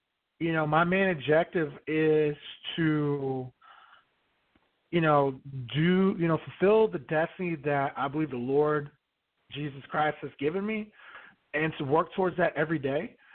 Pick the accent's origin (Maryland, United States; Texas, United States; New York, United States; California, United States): Texas, United States; Katy; So I grew up in West Houston, a town called Katy, Texas